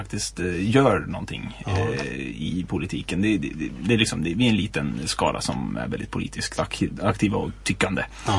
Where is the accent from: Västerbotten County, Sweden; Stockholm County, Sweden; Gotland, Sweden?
Gotland, Sweden; now in Falköping, Sweden; efter att jag hade flyttat hit till Falköping, det kan ju tåls säga att jag är från Gotland från början.